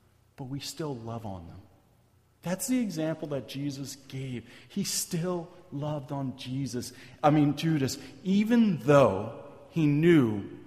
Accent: Philadelphia, Pennsylvania, United States; I'm from Philadelphia. I can tell you it's possible.

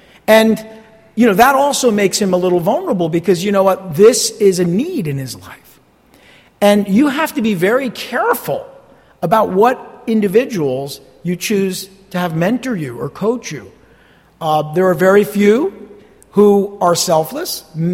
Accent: United States; I come from the West. I'm come from America where, you know, women are not treated that way.

